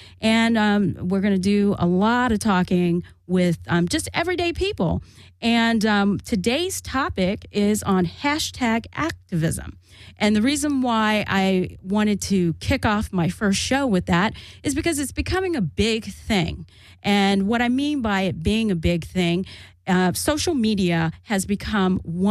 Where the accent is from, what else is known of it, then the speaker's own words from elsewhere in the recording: Florida, United States; also born or lived in New Haven, Connecticut; I am born and raised on the East Coast, native New Englander from New Haven, Connecticut, but raised in Florida, educated in Florida